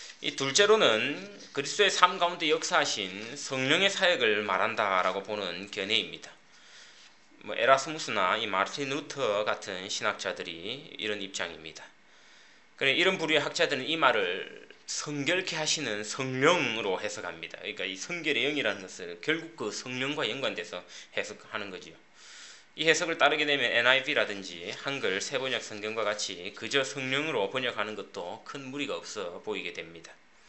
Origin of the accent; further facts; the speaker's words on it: South Korea; 우리는 뭐 한국인이니까 만일 우리가 그 기독교인이 아니라면 다윗의 혈통이라는 것은 아무런 호소력을 가질 수 없습니다.